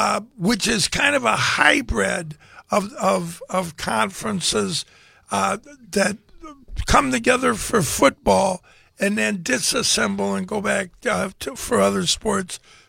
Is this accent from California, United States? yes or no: no; Joliet, Illinois, United States; My father was never a Chicago Bear fan, even though we grew up in Joliet.